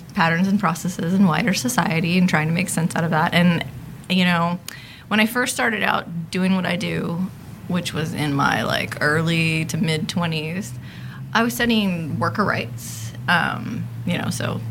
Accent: Los Angeles, California, United States; I am a sociologist, born and raised in Los Angeles. I have a PhD. I'm 36 years old

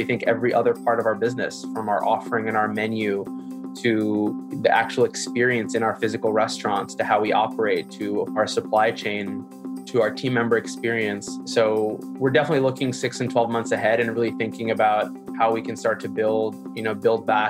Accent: New York, United States; I'm born and raised in New York, and I grew up in the hospitality industry.

